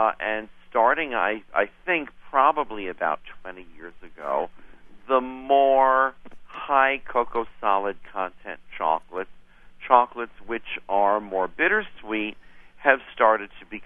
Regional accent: Newark, New Jersey, United States; I grew up in New Jersey, in Newark.

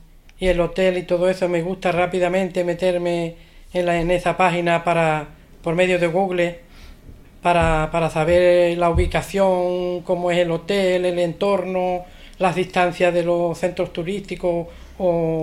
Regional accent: Gerena, Andalusia, Spain; Mi pueblo es Gerena, de la provincia de Sevilla

